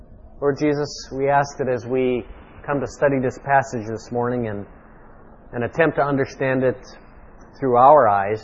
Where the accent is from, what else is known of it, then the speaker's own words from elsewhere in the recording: Canadian Midwest, Canada; I grew up in the Canadian Midwest, and because of my location there, I didn't know anything about monsoons or hurricanes or tidal waves. I never saw the ocean until I was older than 20 years of age.